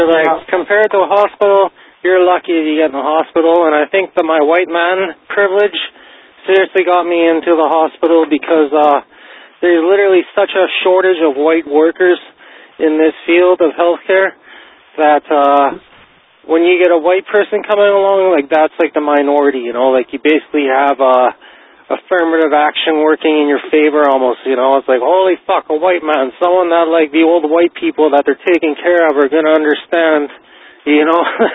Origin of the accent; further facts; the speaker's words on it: Kazakhstan; I'm from Soviet Kazakhstan.